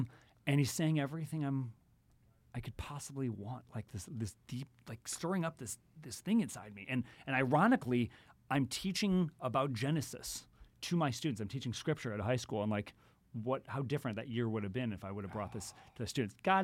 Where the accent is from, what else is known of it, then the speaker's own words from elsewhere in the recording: Cleveland, Ohio, United States; Well, I'm from Cleveland originally, so you missed the connection there.